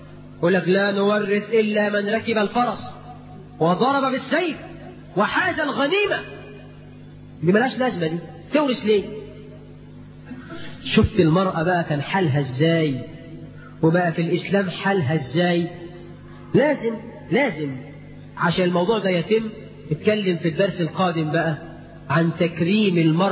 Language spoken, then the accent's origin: Arabic; Egypt; بلدنا مصر